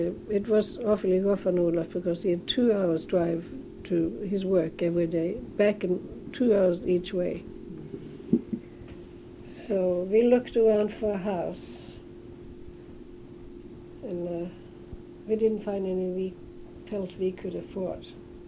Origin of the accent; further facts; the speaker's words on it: Kristiansand, Agder, Norway; In Kristiansand, my hometown.